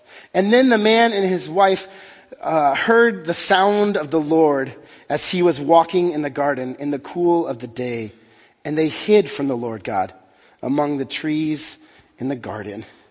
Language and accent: English; Texas, United States; but I grew up in Texas, so this was said in the South a lot.